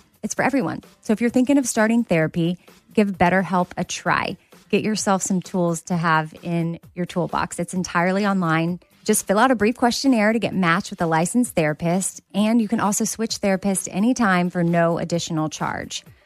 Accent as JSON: {"language": "English", "region": "Texas", "country": "United States", "said": "I feel it particularly as a Texan, but I think no matter where you live, you're affected when a shooting like this happens."}